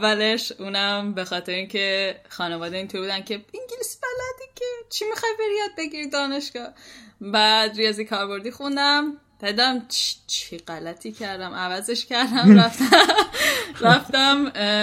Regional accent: Iran; now in Poland; من از ایرانم،

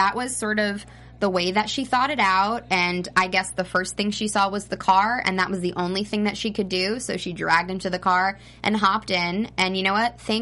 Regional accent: New Jersey, United States; accent: Jersey; I am from New Jersey

